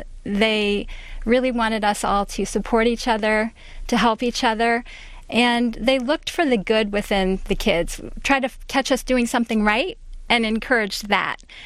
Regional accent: Florida, United States; I'm from a big family. I grew up in Florida, as you mentioned, and my father was a professor of aerospace engineering at the University of Florida.

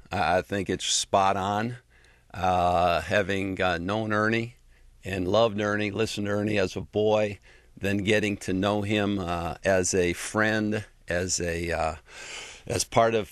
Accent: Detroit, Michigan, United States; Growing up in Detroit, I always dreamt of playing for the Tigers.

